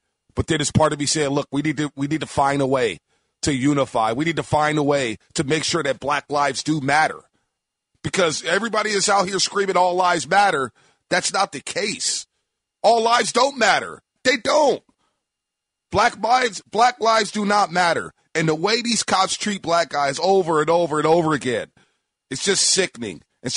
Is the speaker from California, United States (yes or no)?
yes; San Francisco, California, United States; but fortunately for me, I grew up in San Francisco, where I was around every single race.